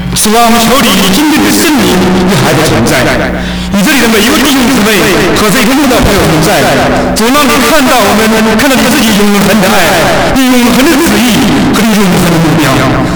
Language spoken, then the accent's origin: Chinese; Hubei, China; 我是跟着姐姐在这个湖北的农村长大的，条件非常不好。